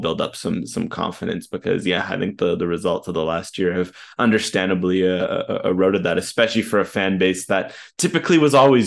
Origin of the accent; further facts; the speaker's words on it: Canada; that is the default setting as a Canadian soccer fan who has, you know, been around for pre-2020.